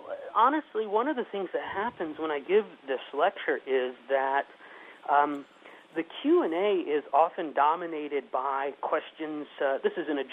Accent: Mount Vernon, Illinois, United States; And I'm a Midwesterner. I'm from southern Illinois. I grew up in Mount Vernon, and it's great to be back close to home.

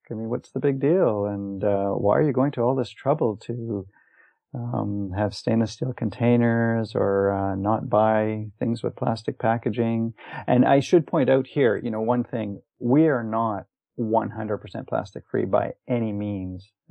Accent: Winnipeg, Manitoba, Canada; And growing up in Winnipeg, my mother had one.

